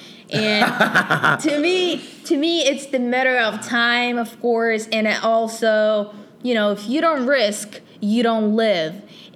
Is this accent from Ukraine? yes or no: yes; Ukraine; English is a second language; moved away; You know, it's one of those benefit where I couldn't find in Ukraine, back in my home country